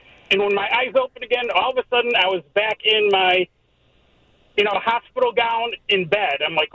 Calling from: Bolingbrook, Illinois, United States; I'm in Bolingbrook

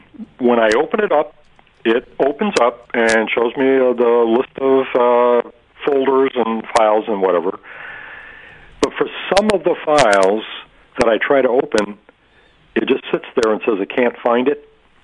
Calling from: West Springfield, Massachusetts, United States; I'm from West Springfield.

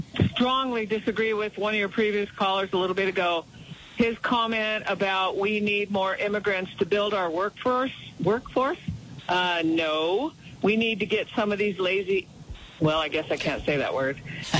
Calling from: Laurel, Montana, United States

